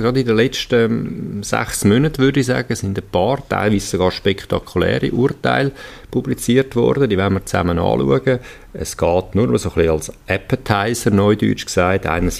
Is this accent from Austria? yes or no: no; Valais, Switzerland; ich werde ein paar Tage ins Wallis gehen, in meine Heimat, wo ich herkomme.